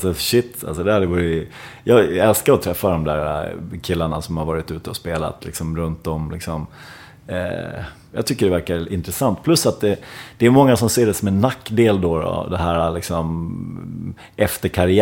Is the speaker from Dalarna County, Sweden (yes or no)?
yes; Ludvika, Dalarna County, Sweden; also born or lived in Stockholm / Norrtälje; Sen flyttade vi runt lite grann till olika små orter, inte i Dalarna. Så jag hamnade i Dalarna först när jag var 5 år.